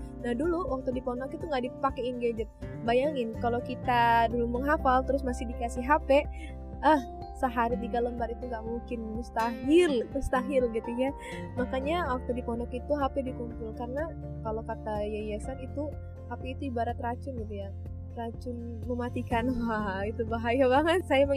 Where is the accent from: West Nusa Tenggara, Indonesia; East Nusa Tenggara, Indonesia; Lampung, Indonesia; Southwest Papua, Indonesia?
Lampung, Indonesia; Bandar Lampung; Saya gak pernah merantau. Sekolah saya dari TK sampai saya kuliah di Bandar Lampung. Tinggal saya di Bandar Lampung. Dan baru ini selesai kuliah saya merantau gitu.